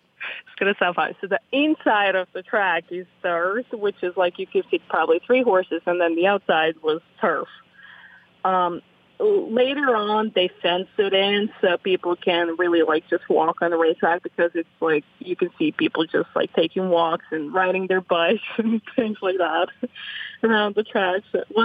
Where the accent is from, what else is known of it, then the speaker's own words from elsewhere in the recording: Serbia; So it started in Serbia, the town where I'm born.